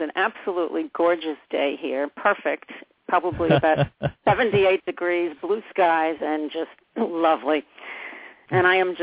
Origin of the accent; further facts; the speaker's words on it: New York, United States; also born or lived in New Jersey; Well, I was born in New York in the Bronx, Bronx Hospital, mm-hmm. and grew up in the New York, New Jersey area. I went to public schools through high school.